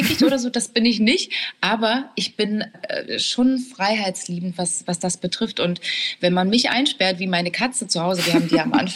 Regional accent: Erfurt, Thuringia, Germany; Also ich komme ja aus Erfurt

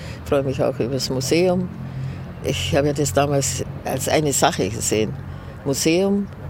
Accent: Munich, Bavaria, Germany; Und München, Bayern, Deutschland, das ist meine Heimat

